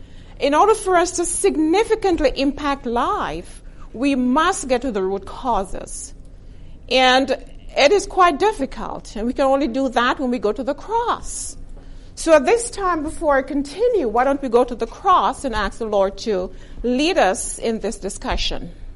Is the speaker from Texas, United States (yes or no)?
yes; Texas, United States; I am from Texas. Do you know where Texas is?